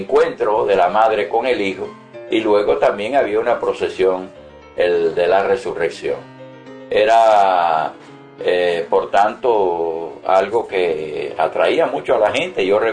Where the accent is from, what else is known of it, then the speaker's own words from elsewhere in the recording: Camagüey, Cuba; yo soy de Camagüey. Camagüey era una de las ciudades más tradicionales tradicionalistas que había en Cuba en cuanto a la religión.